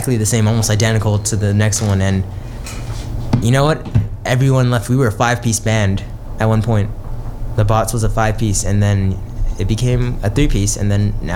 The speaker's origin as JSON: {"language": "English", "town": "Hollywood", "region": "California", "country": "United States", "tie": "born there", "said": "And I was born in Hollywood, and he was born in Bellflower."}